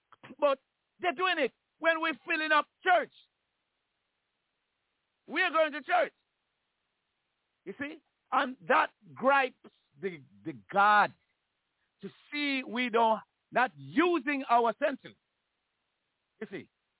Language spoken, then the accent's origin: English; Jamaica; I grew up in Jamaica, and my parents never talk about slavery.